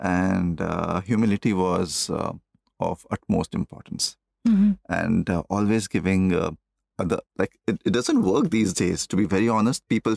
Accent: Mumbai, Maharashtra, India; Yeah, born and brought up in Bombay.

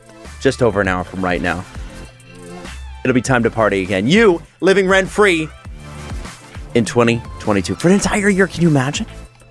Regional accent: Toronto, Ontario, Canada; And I was like, I'm from Toronto.

